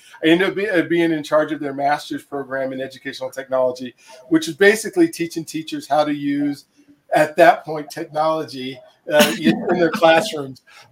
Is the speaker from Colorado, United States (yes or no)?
yes; Colorado, United States; I grew up here in Colorado as well. I went to Cherry Creek.